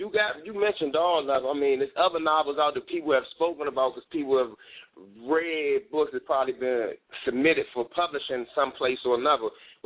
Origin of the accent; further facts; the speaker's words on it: Washington, District of Columbia, United States; I'm from Washington, D.C., you know what I mean?